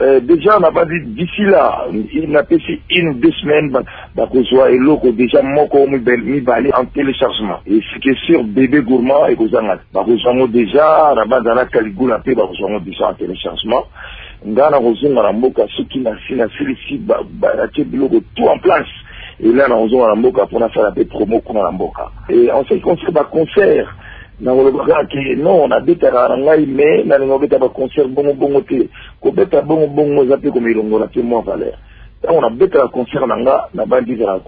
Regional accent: DR Congo; Bon, mais je suis un Congolais.

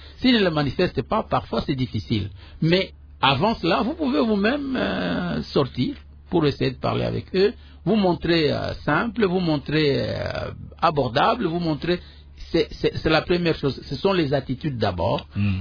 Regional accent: Kasaï, DR Congo; moi, je suis Kassai, comme pour prendre les... Je suis du Kassai.

